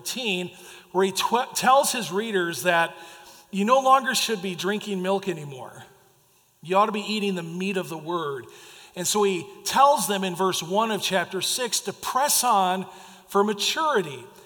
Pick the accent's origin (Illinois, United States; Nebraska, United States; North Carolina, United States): Illinois, United States; Oswego; when I was 17 years of age, growing up in Oswego, Illinois